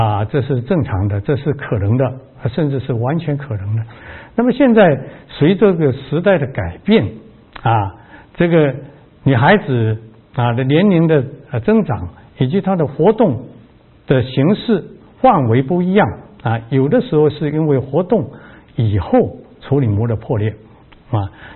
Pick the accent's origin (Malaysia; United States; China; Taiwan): China; 那么我们中国人华人的婚宴一般是在以新郎家为主啊。